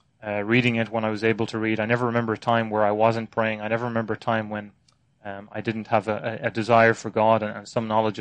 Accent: Munster, Ireland; accent: Cork; stereotypical Cork accent, as some of perhaps your Cork listeners might attest to. But I was born in Ireland in County Cork

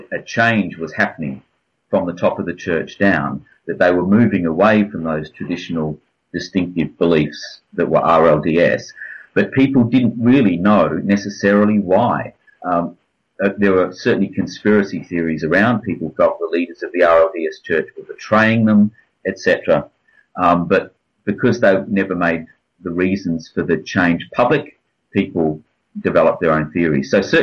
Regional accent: Western Australia, Australia; the group that I grew up in Western Australia.

